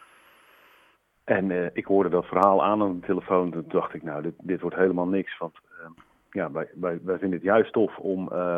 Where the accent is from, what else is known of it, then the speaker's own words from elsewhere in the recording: Hefshuizen, Groningen, Netherlands; born there; Maar hij is ooit begonnen in Hefshuizen, waar ik ben geboren.